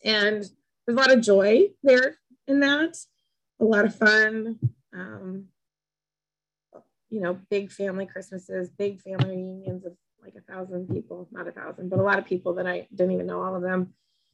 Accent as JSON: {"language": "English", "town": "Peralta", "region": "New Mexico", "country": "United States", "tie": "born there", "said": "I was born in 1982 in Peralta, New Mexico, which is just outside of Albuquerque."}